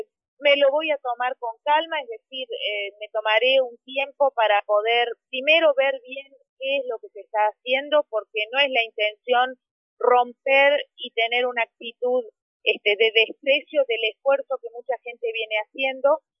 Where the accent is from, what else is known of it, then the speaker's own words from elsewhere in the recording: Bariloche, Río Negro, Argentina; born there; en realidad nací en Bariloche y obviamente la principal actividad económica de nuestra región es el turismo.